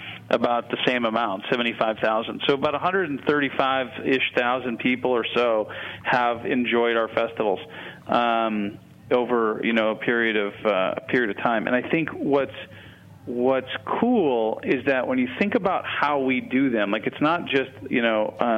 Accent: Chicago, Illinois, United States; I'm from Chicago, by the way.

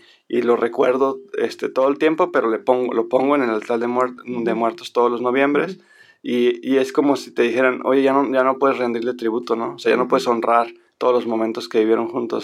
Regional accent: Sonora, Mexico; O sea, entiendan que yo soy sonorense

